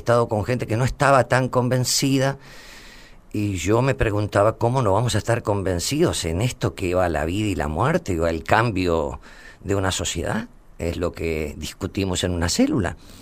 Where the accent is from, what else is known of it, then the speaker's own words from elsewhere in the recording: Italy; Spanish is a second language; habla italiano, porque yo soy italiano, habla español, habla portugués, habla inglés